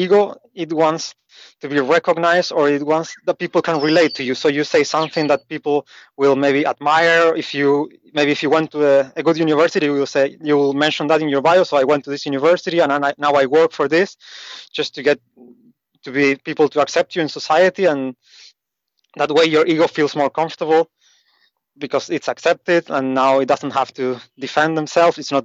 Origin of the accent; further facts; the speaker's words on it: Argentina; also born or lived in Asia; I grew up in South America, in Argentina.